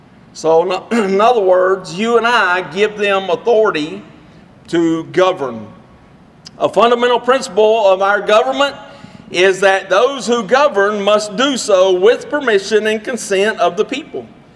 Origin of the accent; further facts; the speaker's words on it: United States; is deeply ingrained in our minds because we grew up here in America.